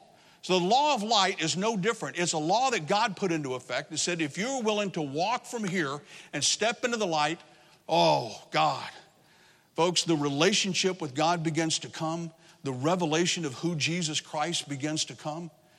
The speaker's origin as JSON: {"language": "English", "region": "Texas", "country": "United States", "lives_now": "New Jersey, United States", "said": "Now, I can relate to that because I'm from Southeast Texas. I know what thorns are all about. We used to call them goat heads."}